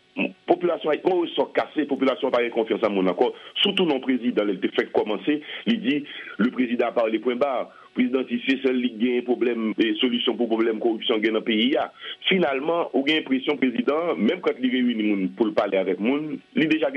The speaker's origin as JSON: {"language": "French", "country": "Haiti", "said": "il faut remonter en tant qu'haïtien."}